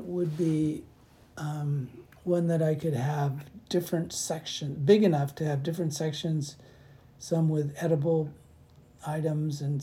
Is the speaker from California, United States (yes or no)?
yes; Berkeley, California, United States; also born or lived in Davis, United States / Jamaica; I grew up in Berkeley, California. So, and then eventually spent time in Davis and in Jamaica, the West Indies. So, but in younger years, I was in Berkeley, California.